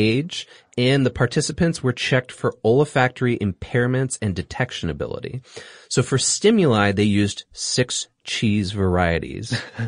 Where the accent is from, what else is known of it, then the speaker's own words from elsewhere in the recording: Singapore; Yeah, as many of our listeners know and you guys know, I grew up in Singapore.